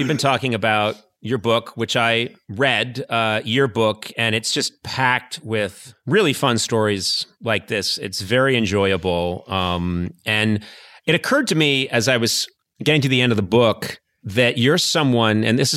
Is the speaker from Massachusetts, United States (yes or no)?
yes; Boston, Massachusetts, United States; I come from the East Coast. You know, I come from Boston and the outlying Massachusetts area.